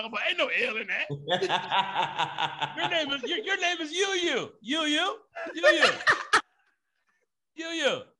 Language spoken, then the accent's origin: English; Detroit, Michigan, United States; I'm from Detroit, man.